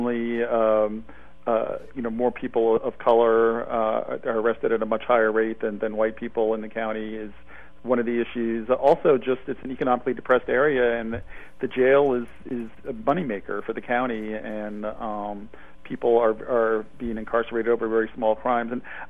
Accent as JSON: {"language": "English", "region": "Pennsylvania", "country": "United States", "tie": "born or raised there", "said": "It happened to be in my home state of Pennsylvania, but it could have been anywhere."}